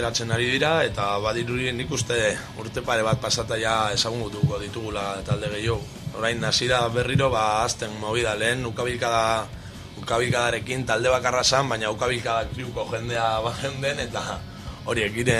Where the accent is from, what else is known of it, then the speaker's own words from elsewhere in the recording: Algorta, Basque Country, Spain; gertatzen dana da, ba, herriko girua, herriko jendea, algortakua, gutxi gara